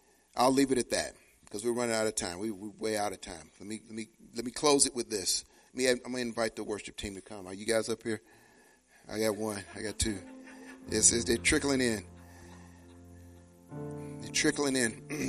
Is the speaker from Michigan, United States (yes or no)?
no; Chicago, Illinois, United States; Of course, you all know my wife and I are born and raised in Chicago. Went back to Chicago to do this funeral in the heart of Chicago.